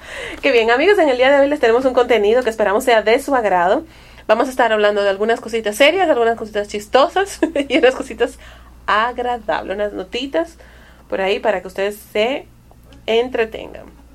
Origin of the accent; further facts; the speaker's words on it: Dominican Republic; entonces no les va a ser tan fácil ganar República Dominicana. No, si fuera béisbol, sí te digo. En mi país se juega béisbol descalzo.